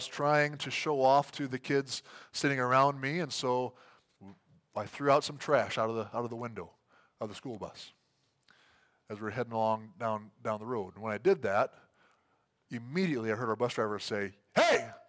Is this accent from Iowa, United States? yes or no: yes; Iowa, United States; Many of you know that I grew up in Iowa in the 80s, and I am a Hawkeye fan.